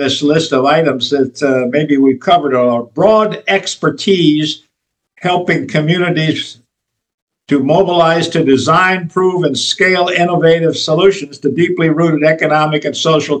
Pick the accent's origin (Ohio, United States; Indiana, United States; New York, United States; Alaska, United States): Ohio, United States; Lorain; I was born in the North, and in fact, I lived in Lorain, Ohio. I'm a very old person.